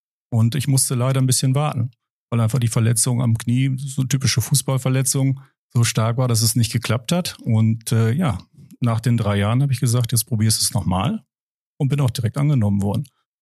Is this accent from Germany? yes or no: yes; Hoogstede, Lower Saxony, Germany; Komme gebürtig aus Hochstede, bin dort auch aufgewachsen. Lebe jetzt aber seit über 20 Jahren schon mit meiner Frau und meinen beiden Kindern. Das sind zwei Mädels in Emlichheim. Und bin eigentlich komplett in der Grafschaft verwurzelt.